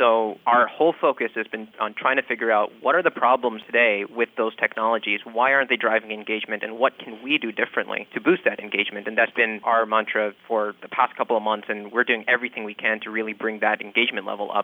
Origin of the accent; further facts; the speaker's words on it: Canada; making a dent in the aerospace industry as a Canadian